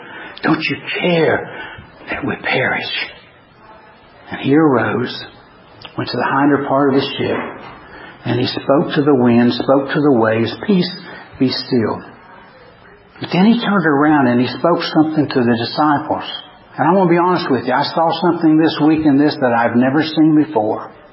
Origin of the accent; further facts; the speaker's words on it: Tennessee, United States; I thought this morning of growing up in East Tennessee, and we didn't go to the pool very often.